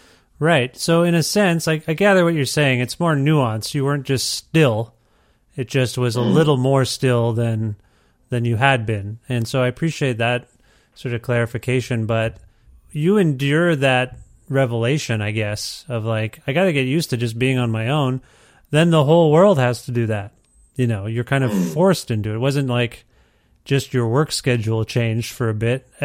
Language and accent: English; Ontario, Canada; moved away as an adult; now in Edmonton, Canada; My family and I now live in Edmonton, Alberta. We used to live, I'm from Ontario. We moved in January of 2020, just before everything locked down. We moved right across the country. My wife's family is from here